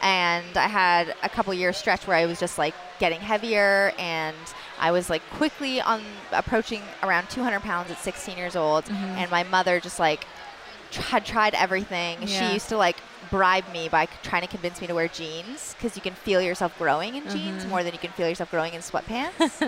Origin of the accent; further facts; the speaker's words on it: Toronto, Ontario, Canada; I grew up in Toronto, Canada.